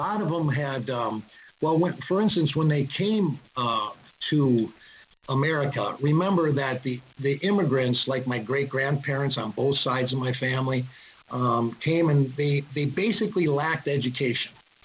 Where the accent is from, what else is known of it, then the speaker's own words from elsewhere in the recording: Racine, Wisconsin, United States; But growing up in Racine, in my neighborhood, near the old Roma Lodge